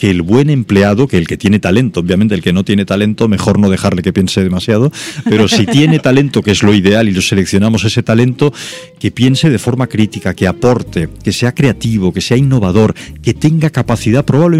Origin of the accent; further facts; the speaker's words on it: Barcelona, Catalonia, Spain; yo soy mediterráneo, soy barcelonés